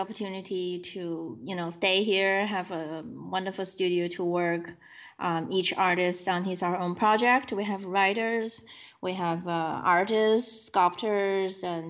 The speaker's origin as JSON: {"language": "English", "country": "China", "tie": "born or raised there", "also_born_or_lived": "New York / Rome / Chicago", "second_language": "English", "moved": "as an adult", "lives_now": "Providence, United States", "said": "I grew up in China and moved to the United States, to New York, in 2005 to study at Columbia University. That was my first city outside China."}